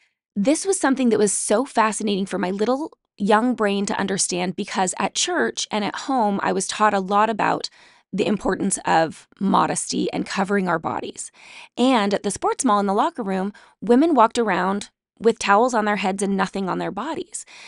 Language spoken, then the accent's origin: English; Salt Lake City, Utah, United States; I grew up in Salt Lake City in a really conservative religion, in a very modest and pure purity-related culture